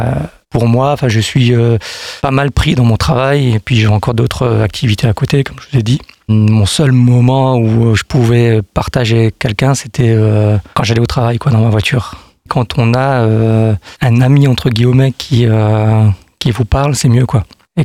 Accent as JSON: {"language": "French", "town": "Colmar", "region": "Grand Est", "country": "France", "tie": "born there", "said": "Nous habitons dans une petite commune dans la région d'Alsace. Je suis né à Colmar. J'ai grandi dans une famille chrétienne."}